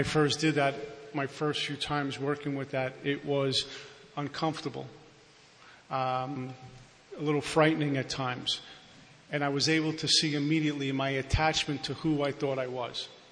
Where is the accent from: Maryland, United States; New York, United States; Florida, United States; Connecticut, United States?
New York, United States; Brooklyn; well, I'm from Brooklyn. I come from this type of family. I was brought up this way.